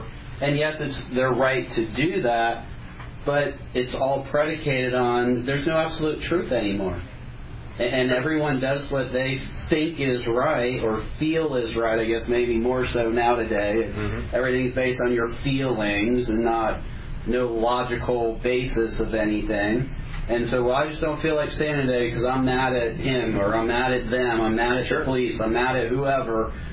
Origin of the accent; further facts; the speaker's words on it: United States; I'm 50 years old. I was taught to love my country. I was taught to be proud of being an American.